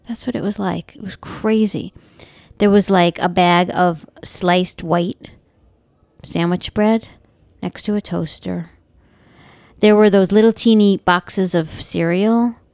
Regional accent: New York, United States; Now, growing up in New York, I used to ski in the Catskills and up in New England.

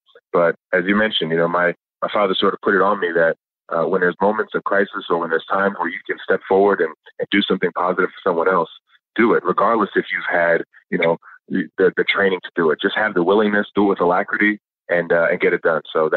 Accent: New Jersey, United States; also born or lived in Bahamas; For me personally, you know, coming from the Bahamas and growing up in South Jersey, you know, my parents were like, look, this is an amazing chance that we have to be in America.

